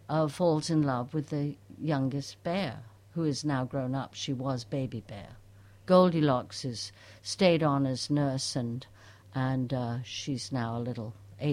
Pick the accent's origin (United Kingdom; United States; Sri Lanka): United Kingdom; England; I grew up in England. Actually, I grew up at a place called the Actors' Orphanage